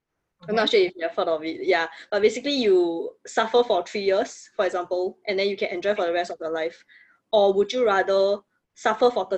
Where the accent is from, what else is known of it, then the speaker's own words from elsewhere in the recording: Singapore; So this year I'm turning 21 years old. So yeah, actually I'm from Singapore.